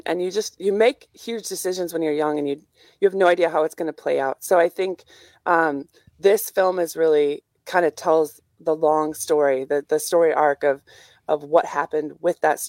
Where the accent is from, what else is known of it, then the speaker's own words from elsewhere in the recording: La Crosse, Wisconsin, United States; So I was raised near La Crosse, but my dad is from Sheboygan.